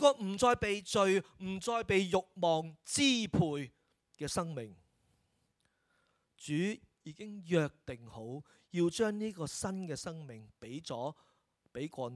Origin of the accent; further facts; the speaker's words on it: China; 我哋中国人就最识得谦卑噶啦